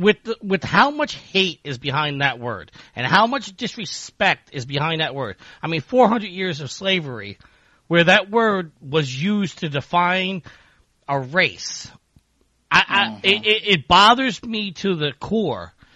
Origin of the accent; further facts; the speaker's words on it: Ireland; Yes, I am Irish.